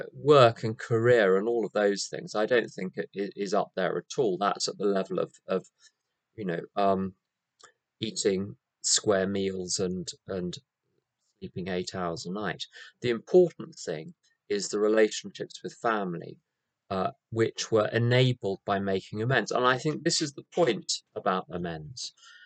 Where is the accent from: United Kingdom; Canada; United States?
United Kingdom; Being British, these were low key, undramatic